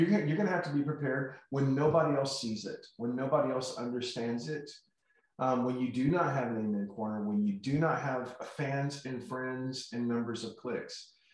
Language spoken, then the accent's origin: English; Joshua, Texas, United States; Well, I come from Joshua, Texas.